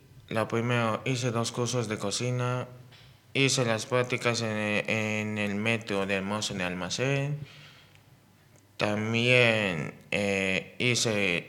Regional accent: Malabo, Bioko Norte, Equatorial Guinea; born there; Yo en realidad nací en Guinea Ecuatorial. Vivo en una isla y la ciudad de ahí es Malabo.

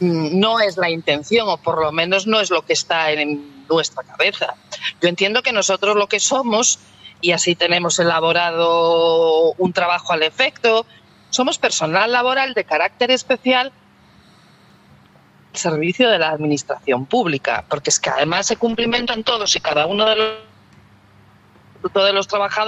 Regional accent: Ferrol, Galicia, Spain; en mi pueblo, de donde yo soy, de aquí de Ferrol

